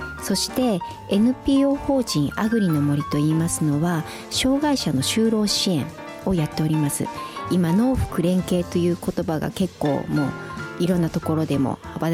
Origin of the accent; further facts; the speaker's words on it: Ehime, Japan; born there; moved away as an adult; also born or lived in Osaka; now in Nabari, Japan; 私は愛媛県に生まれて大阪で結婚して長く専業主婦をやっておりました。